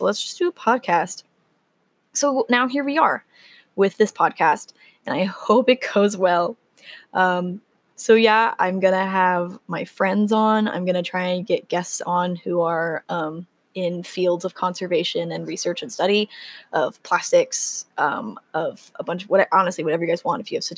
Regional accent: Arizona, United States; also born or lived in Texas; So I was born in Texas and lived there for the first few years of my life, and then my entire family moved to Arizona, where I have lived ever since. I know, desert girl turned marine biologist.

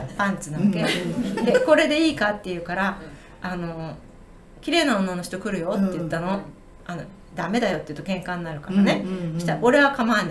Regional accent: Saitama, Japan; 埼玉のうちの実家だから暑いのね

